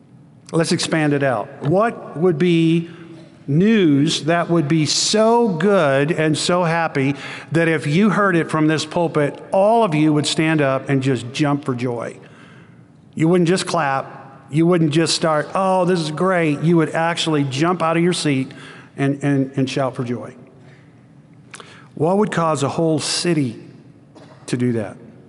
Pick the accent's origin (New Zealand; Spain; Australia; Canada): New Zealand; born there; That's a very special team to me because I was born in New Zealand.